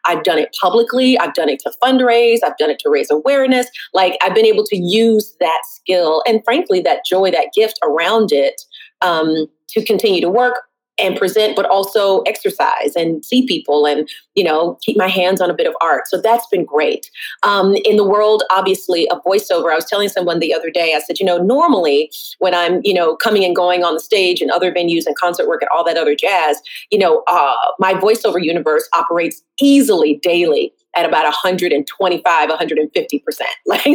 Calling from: Brooklyn, New York, United States; Brooklyn.

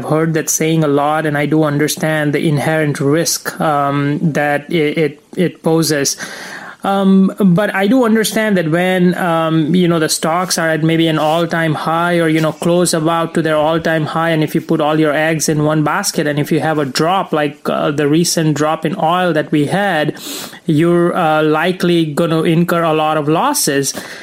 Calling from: Atlanta, Georgia, United States; I'm calling from Atlanta, Georgia.

